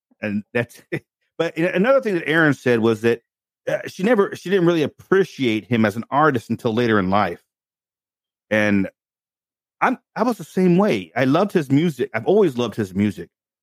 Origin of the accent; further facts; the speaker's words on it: Ohio, United States; I grew up in Northwest Ohio, and we used to go to once a year in Toledo, Ohio.